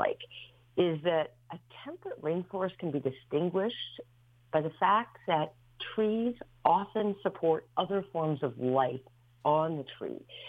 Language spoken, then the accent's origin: English; Portland, Maine, United States; I grew up in Portland, Maine, and I know the coast very well since my family spent a lot of time on a boat.